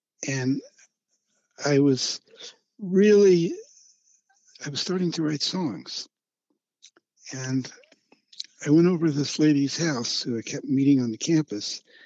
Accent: Philadelphia, Pennsylvania, United States; Well, I grew up in Philadelphia, and I was a scientific nerd.

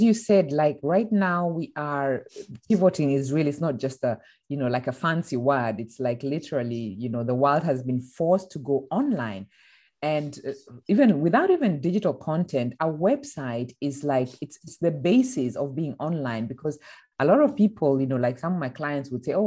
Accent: Kenya; moved away as an adult; now in Germany; So on a personal level, I'm born and raised in Kenya, East Africa, as you mentioned. And I've been living in Germany. Well, I've been based in Europe for the last 20 years.

